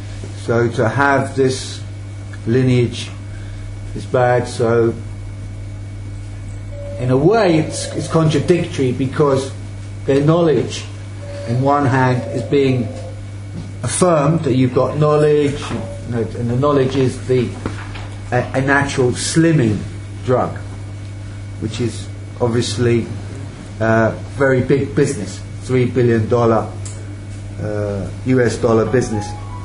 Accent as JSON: {"language": "English", "country": "South Africa", "said": "I'm from South Africa."}